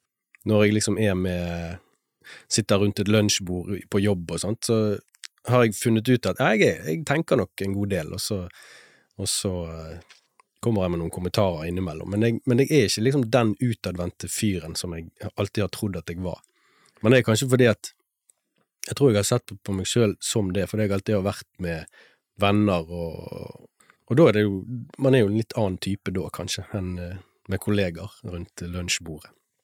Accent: Fana, Vestland, Norway; Ja, så jeg er fra Fana, og jeg gikk på Skjold skole

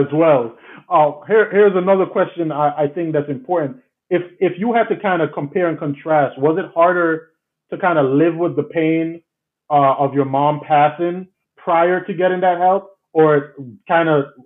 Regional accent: U.S. Virgin Islands; growing up in the Virgin Islands, there was this, and Tim Duncan was our hero.

